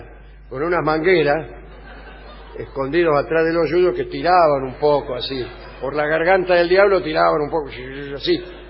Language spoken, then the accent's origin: Spanish; Argentina; somos los argentinos